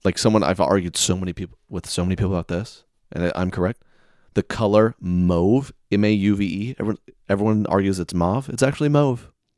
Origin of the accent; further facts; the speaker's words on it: the South, United States; You know, I'm from the South.